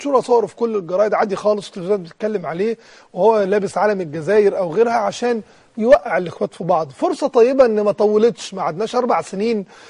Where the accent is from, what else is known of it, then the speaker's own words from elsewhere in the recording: Egypt; أكيد أنا مصري بتمنى إن مصر تفوز